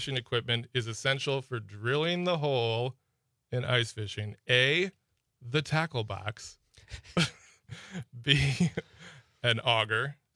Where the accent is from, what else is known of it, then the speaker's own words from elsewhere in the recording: Tomah, Wisconsin, United States; Close. It's my hometown.